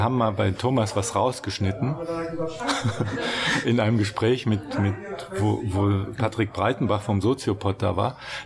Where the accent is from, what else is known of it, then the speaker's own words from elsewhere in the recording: Bielefeld, North Rhine-Westphalia, Germany; versucht, als Bielefelder.